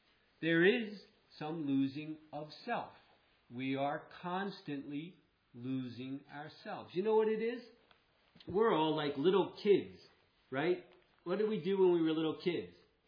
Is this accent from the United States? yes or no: yes; United States; I'm an American. I don't even have a car, but I am an American.